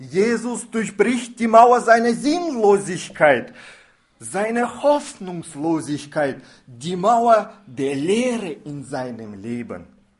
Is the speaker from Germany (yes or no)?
no; Russia; German is a second language; Bei uns in Russland sagt man, die Träume sind unser letzter Haken, noch am Leben zu bleiben.